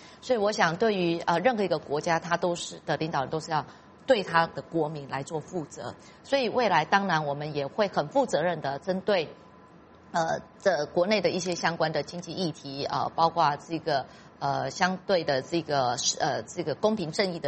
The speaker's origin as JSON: {"language": "Chinese", "country": "Taiwan", "said": "现在我们台湾人民的主流民意"}